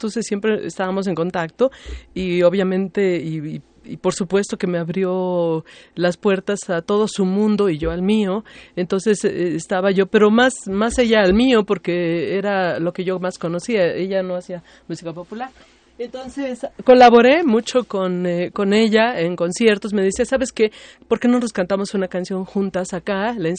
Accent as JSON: {"language": "Spanish", "country": "Mexico", "moved": "yes", "said": "Viene, bueno, de cuando yo me fui de México"}